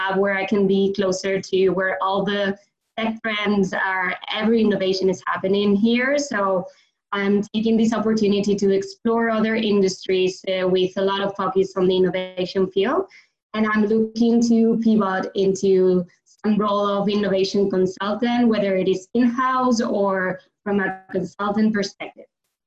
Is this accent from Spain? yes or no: yes; Spain; English is a second language; moved away as an adult; also born or lived in London; now in United States; I am from Spain. I studied there my undergrad. I studied business, then did an exchange program in London and worked there for a while in investment banking. After that, I moved back to Spain and work in a private equity in Madrid.